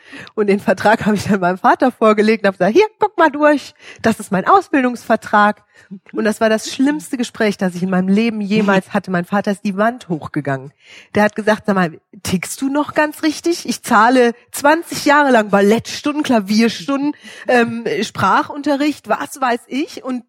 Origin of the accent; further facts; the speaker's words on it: Hesse, Germany; Ich bin in Frankfurt in der Uniklinik geboren und meine Eltern haben dann noch ein Jahr in Frankfurt in der Innenstadt gewohnt